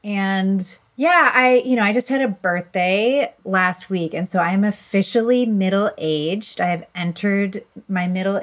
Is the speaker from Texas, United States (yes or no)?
no; Buffalo, New York, United States; But for me, growing up in Buffalo, New York, that social infrastructure, really the relationships that my parents like fostered